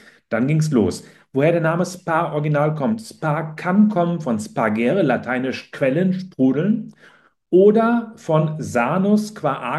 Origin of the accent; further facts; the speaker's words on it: Cologne, North Rhine-Westphalia, Germany; Ganz nah von der Grenze, als Kölner, ich brauche eine gute Stunde, würde ich sagen.